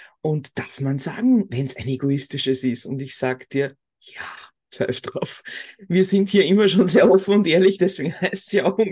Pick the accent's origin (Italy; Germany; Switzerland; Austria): Austria; 14 Mal Gehalt beziehen bei uns in Österreich ist schon was Nettes, ne?